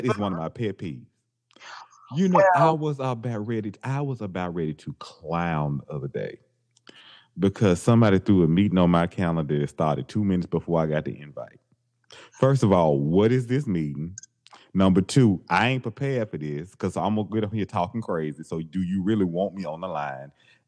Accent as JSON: {"language": "English", "region": "the South", "country": "United States", "tie": "born or raised there", "said": "I grew up in the South. I am Southern. We have different beliefs. We have different values."}